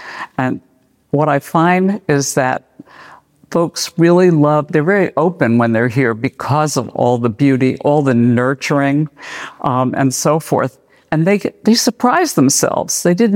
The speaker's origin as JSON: {"language": "English", "town": "Bethesda", "region": "Maryland", "country": "United States", "said": "from Bethesda, Maryland."}